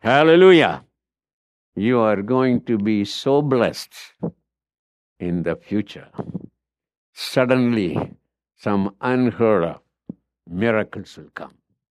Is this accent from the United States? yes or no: no; India; You look like a man from India. You are right. I'm not just a man from India. I'm a missionary from India.